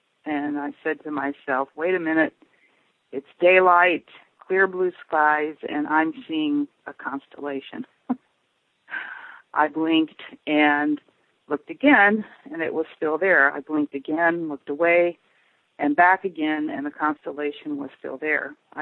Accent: Chicago, Illinois, United States; born there; I was born in Chicago to a immigrant family. My grandparents came from the Ukraine, Russia, Poland, and Czechoslovakia. So I was raised very Catholic.

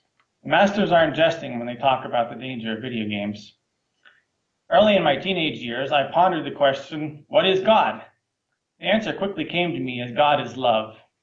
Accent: Pennsylvania, United States; born there; I'm the oldest of four boys. I was born on July 26, 1977, in a small town outside of Pittsburgh, Pennsylvania.

